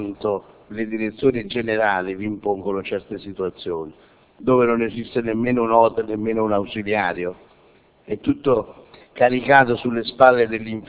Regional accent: Caserta, Campania, Italy; vengo da Caserta

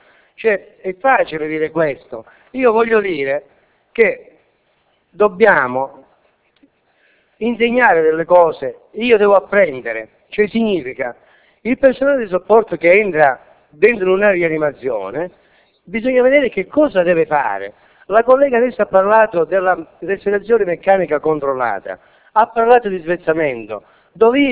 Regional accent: Cosenza, Calabria, Italy; Sono di Cosenza

